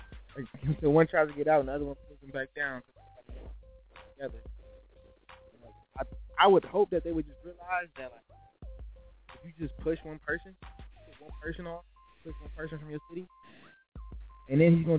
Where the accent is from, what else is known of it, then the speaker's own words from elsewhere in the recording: Minnesota, United States; Yeah, definitely born and raised in Minnesota.